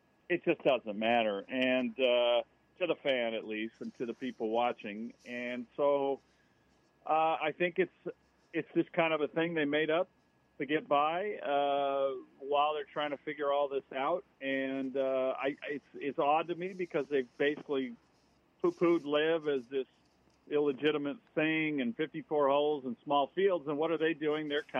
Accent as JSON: {"language": "English", "town": "Los Angeles", "region": "California", "country": "United States", "tie": "born or raised there", "said": "they've had cuts at Riviera in my hometown."}